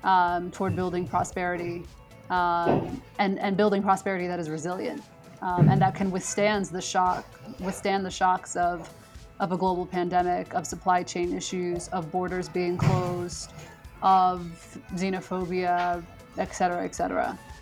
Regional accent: United States; a child of Ethiopian immigrants being, you know, born and raised in the United States, I don't think I really ever expected that.

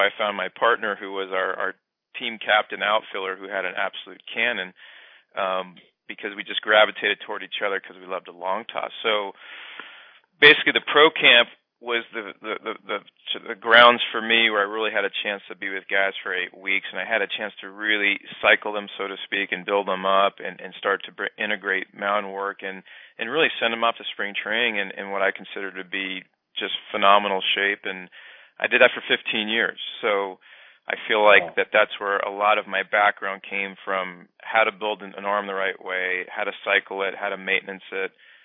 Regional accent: Los Angeles, California, United States; No, I'm from Los Angeles. I went to Granada Hills High School and then Pierce Junior College and then Cal State Northridge.

